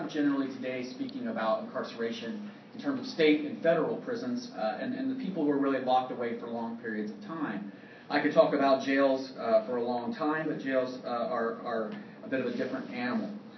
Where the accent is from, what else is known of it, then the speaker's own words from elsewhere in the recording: Indiana, United States; now in Missouri, United States; I'm originally from Indiana, from a rural area of southern Indiana, so Missouri makes a lot of sense to me in some ways